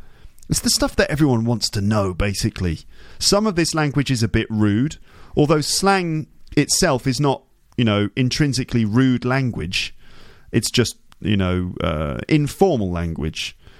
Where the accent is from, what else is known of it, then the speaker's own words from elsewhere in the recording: London, United Kingdom; also born or lived in Birmingham; I'm from London and from the Midlands in Birmingham.